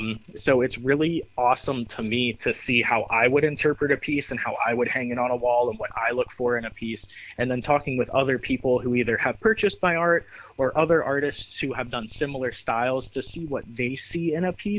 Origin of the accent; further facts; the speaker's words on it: Boardman, Ohio, United States; So I'm actually from Boardman, Ohio, so about an hour or so away.